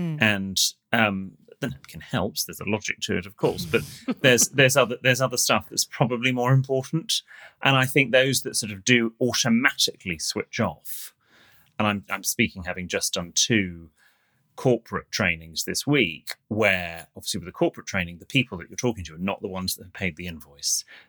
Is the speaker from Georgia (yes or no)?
no; United Kingdom; because I'm an etiquette consultant and I'm British as well.